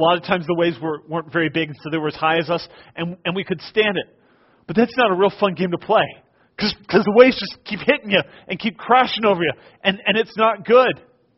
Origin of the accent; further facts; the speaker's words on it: East Coast, United States; now in California, United States; I grew up on the East Coast in my very young years. And back there, we didn't have the amazing beaches that you have here in California.